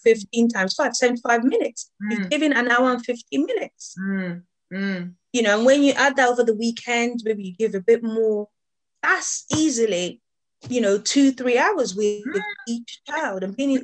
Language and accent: English; Nigeria; now in United Kingdom; I was born in Nigeria, grew up in Nigeria, and I remember when I came to the UK over 20 years ago